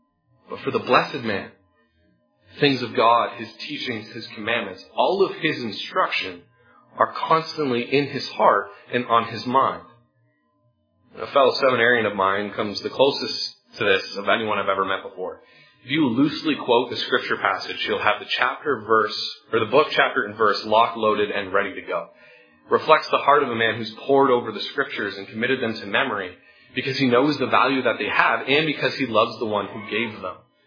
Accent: Ontario, Canada; I grew up in Southern Ontario

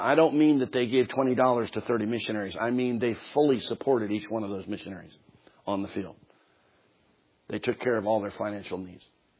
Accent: Philadelphia, Pennsylvania, United States; I was preaching in a church just south of where I grew up in Philadelphia

